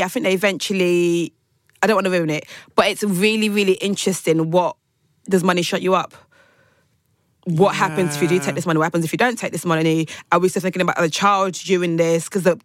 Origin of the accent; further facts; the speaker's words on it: Nigeria; I'm Nigerian, I'm Yoruba